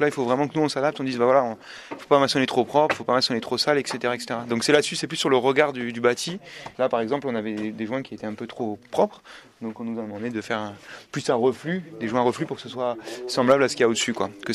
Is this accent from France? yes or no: yes; Montreuil, Île-de-France, France; Non, on vient pas du coin. Voilà, on vient de région parisienne, de Montreuil.